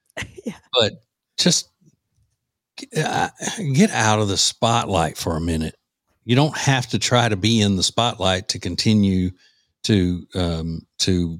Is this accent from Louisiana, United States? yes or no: yes; Louisiana, United States; Yeah, you know, my home state of Louisiana is a pretty big sugar producer.